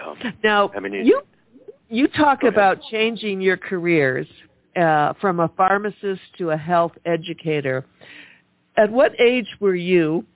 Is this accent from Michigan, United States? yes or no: yes; Michigan, United States; I grew up in Michigan, and I can remember as a child walking to school